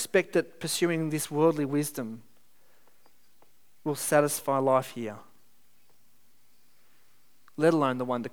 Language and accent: English; Sydney, New South Wales, Australia; where I grew up in Sydney